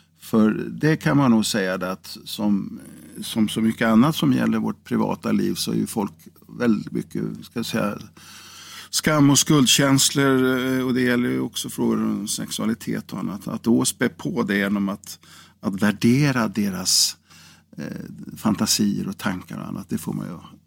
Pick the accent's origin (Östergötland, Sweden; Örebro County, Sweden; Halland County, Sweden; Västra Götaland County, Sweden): Örebro County, Sweden; Karlskoga; born there; also born or lived in Degerfors; Ja, i Karlskoga, eller Degerfors var ju min födelseort. Men själva lasarettet i Karlskoga, där var det där som jag klämdes ut.